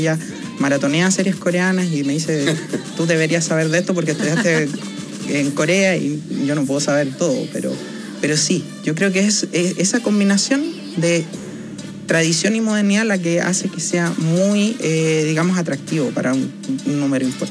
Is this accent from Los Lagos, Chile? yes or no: no; Independencia, Santiago Metropolitan Region, Chile; Yo crecí en Independencia, muy cerca del barrio Recoleta.